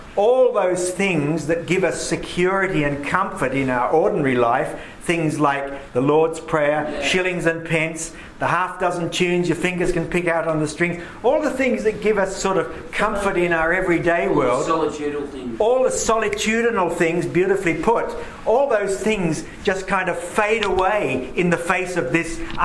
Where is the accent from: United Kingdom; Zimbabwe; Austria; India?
Austria; I was brought up in Austria